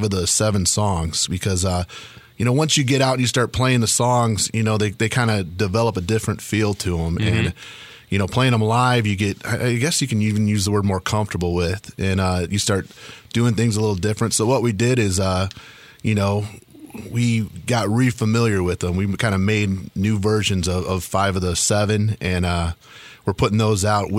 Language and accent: English; Hammond, Indiana, United States; Yes, born and raised in Hammond, Indiana. Grew up there and went to high school in Calumet City.